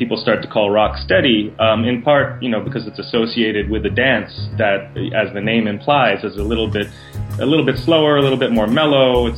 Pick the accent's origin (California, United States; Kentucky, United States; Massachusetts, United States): Massachusetts, United States; Cambridge; I'm a musicologist from Cambridge, Massachusetts.